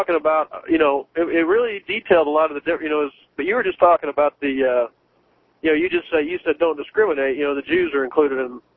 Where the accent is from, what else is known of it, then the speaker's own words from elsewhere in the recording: Texas, United States; Well, you know, I was raised in Texas, served in the Marines